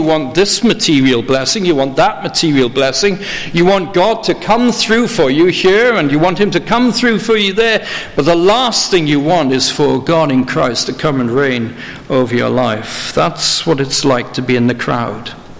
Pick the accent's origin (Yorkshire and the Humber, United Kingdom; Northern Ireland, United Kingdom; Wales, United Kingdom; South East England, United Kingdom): Wales, United Kingdom; it's a hymn that I grew up with in Wales